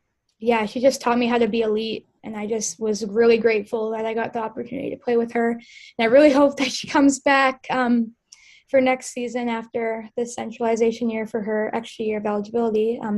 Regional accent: British Columbia, Canada; And then being from British Columbia, like, I played a bit of boys hockey growing up because there wasn't as much female hockey when I was really young.

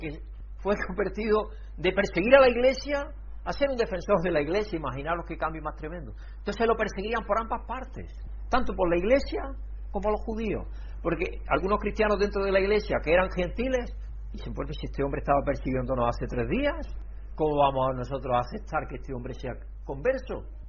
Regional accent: Spain; porque yo pienso que como español

